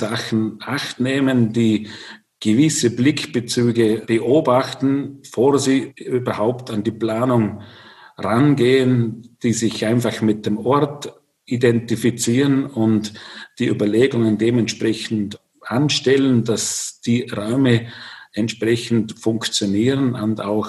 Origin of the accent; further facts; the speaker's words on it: Vorarlberg, Austria; Natürlich ist es bei uns im Bregenzerwald der Hauptrohstoff, den wir verbauen.